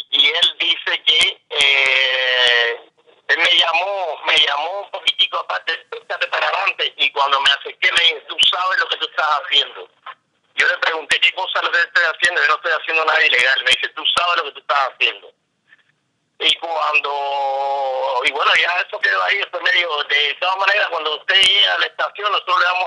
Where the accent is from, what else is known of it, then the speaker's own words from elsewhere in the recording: Cuba; porque yo soy cubano y yo estaba legal